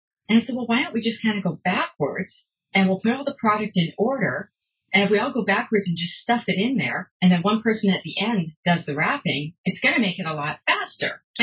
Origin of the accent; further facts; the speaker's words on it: Vancouver, British Columbia, Canada; I grew up in Vancouver.